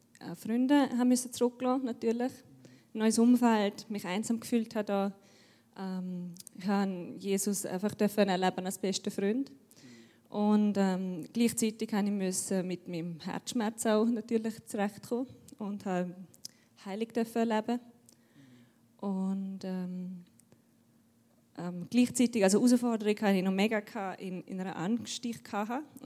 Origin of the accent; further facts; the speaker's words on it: Austria; now in Switzerland; Und ich bin 31, bin in Österreich aufgewachsen und bin jetzt seit 1,5 Jahren hier in der Schweiz wieder.